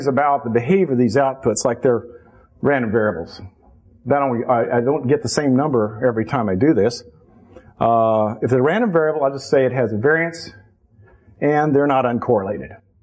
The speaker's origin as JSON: {"language": "English", "town": "Berkeley", "region": "California", "country": "United States", "said": "I mean, I am from Berkeley."}